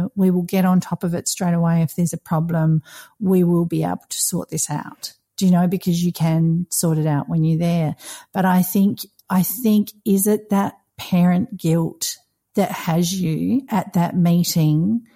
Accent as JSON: {"language": "English", "country": "Australia", "said": "But I've had a couple of kids return home to Australia to go to school."}